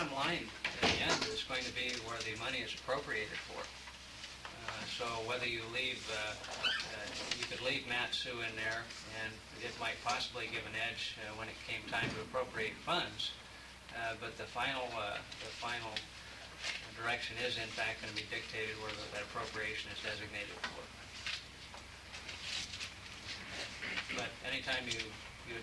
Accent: Alaska, United States; I was born and raised outside the Anchorage area, okay, as opposed to inside it.

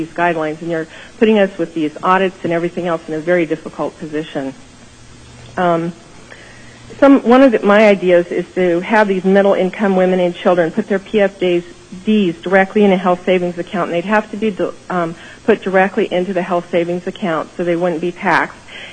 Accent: Alaska, United States; I grew up here in Alaska and have been back practicing in Alaska for 25 years now.

